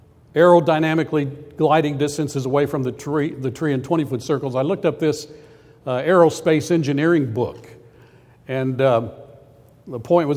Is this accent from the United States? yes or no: yes; Phoenix, Arizona, United States; I grew up in Phoenix, Arizona.